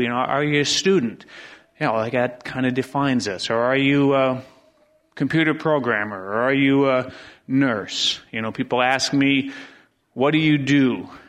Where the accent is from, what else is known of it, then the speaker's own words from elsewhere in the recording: Wisconsin, United States; You know, I grew up in a small town in Wisconsin, and I was born and raised in Wisconsin, wasn't I?